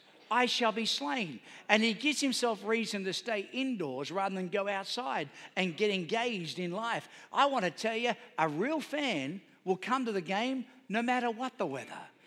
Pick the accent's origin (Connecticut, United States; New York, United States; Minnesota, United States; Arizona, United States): New York, United States; born there; I was born in New York. Forgive me.